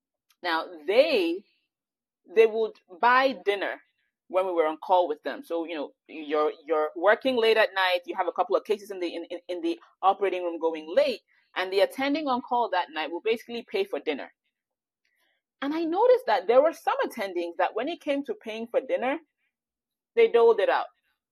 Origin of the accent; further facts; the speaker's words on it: Nigeria; now in United States; I guess I was born and raised in Nigeria